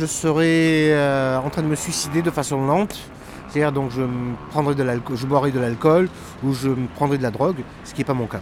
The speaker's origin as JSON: {"language": "French", "town": "Marseille", "region": "Provence-Alpes-Côte d'Azur", "country": "France", "tie": "born or raised there", "moved": "yes", "said": "J'adore le bruit de la mer, on est Marseillais ou on l'est pas."}